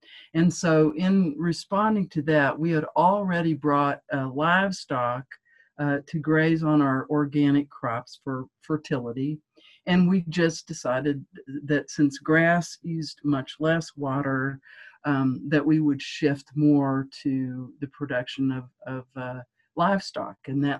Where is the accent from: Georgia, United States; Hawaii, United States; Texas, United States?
Texas, United States; Dallas; Yeah, I grew up in the city. I grew up in Dallas